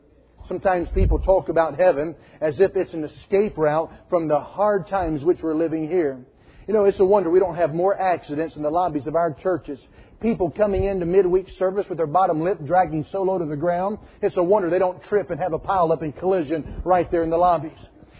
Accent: the South, United States; You know, growing up in the South, I would hear a lot of preaching about things of the future, such as the rapture and heaven.

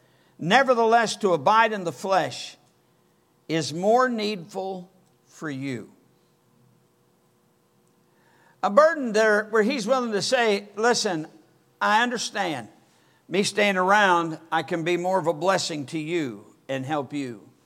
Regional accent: Michigan, United States; I'm from Michigan. I know there are people in the South don't thank God to save people in Michigan. But I was even in Michigan when he saved me.

